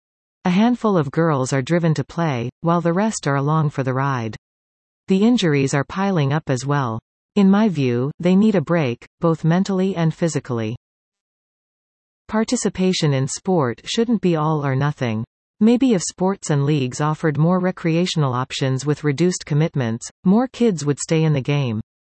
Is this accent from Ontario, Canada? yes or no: yes; Ontario, Canada; I grew up in Ontario where the winters are colder, and as a result we had clear seasons for everything.